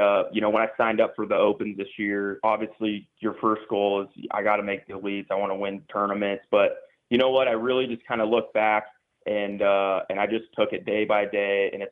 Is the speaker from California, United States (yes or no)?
yes; California, United States; You know, I'm from Northern California, north of Sacramento, and, you know, with Clear Lake being in my backyard